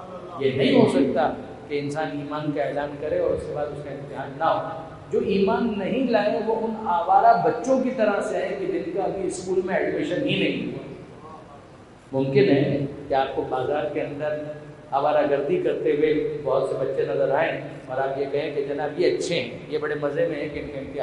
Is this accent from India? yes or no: no; Karachi, Sindh, Pakistan; میرا بچپن پورا کھاردر میں گزرا, تو وہیں کی عزاداری بچپن میں دیکھی